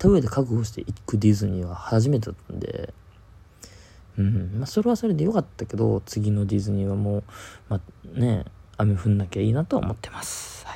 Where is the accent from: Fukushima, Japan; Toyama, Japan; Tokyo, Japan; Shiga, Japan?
Tokyo, Japan; Adachi; 足立区の花火大会、秋島の花火大会ですね、うちの地元の方のとか